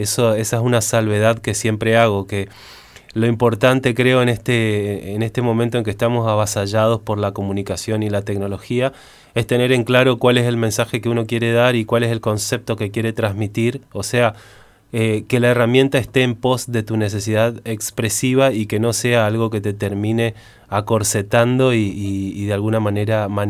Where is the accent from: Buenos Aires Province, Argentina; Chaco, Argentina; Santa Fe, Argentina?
Chaco, Argentina; Resistencia; moved away as an adult; also born or lived in Córdoba; yo empecé tocando una especie de rock experimental en Chaco, de donde soy, en Resistencia. Ajá. Y a los 18 años decidí ir a estudiar música a Córdoba, a la Universidad de Córdoba.